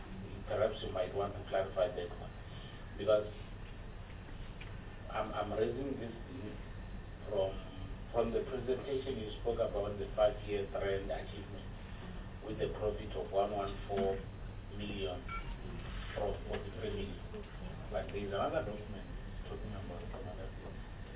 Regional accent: Limpopo, South Africa; because I'm from Bembe District

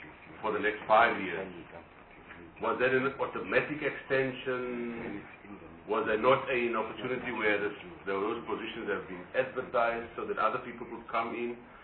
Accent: South Africa; first language Afrikaans; English is a second language; The other comment I want to make is, in Afrikaans, which is my mother tongue, we say

